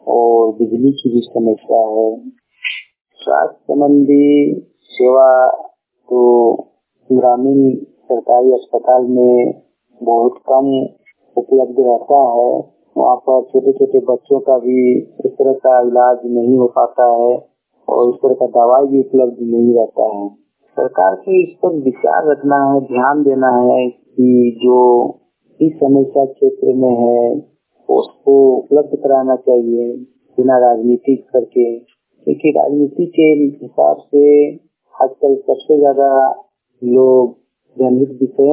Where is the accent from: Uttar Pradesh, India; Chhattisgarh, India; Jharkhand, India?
Jharkhand, India; Bokaro; ग्राम कस्मा की पंचायत कस्मा जिला बोकारो का रहने वाला हूँ।